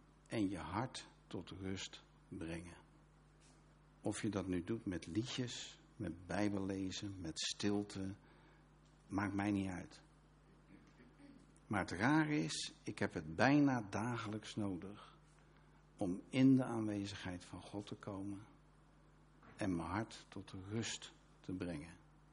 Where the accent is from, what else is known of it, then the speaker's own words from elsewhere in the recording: Rotterdam, South Holland, Netherlands; ik kijk op Rotterdam, ik ben Rotterdammer, ik blijf Rotterdammer. Weet je wel? Ik woon op de parkeerplaats van Rotterdam.